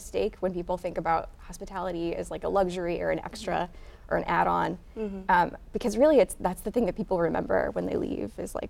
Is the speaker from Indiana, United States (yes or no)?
yes; South Bend, Indiana, United States; now in Muncie, United States; when I first came to Muncie, I had never been here before, didn't know much about it. I grew up in South Bend.